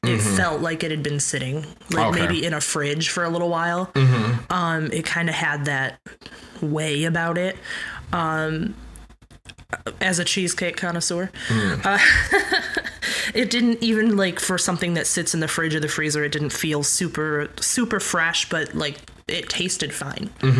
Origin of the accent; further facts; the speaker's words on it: Saginaw, Michigan, United States; Like, leaving home, I'm from Saginaw, so leaving home and...